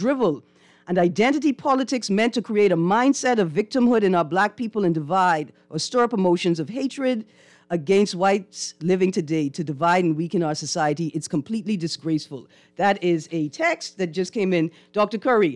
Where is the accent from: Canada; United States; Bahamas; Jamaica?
Bahamas; born there; I was born in the Bahamas in 1982.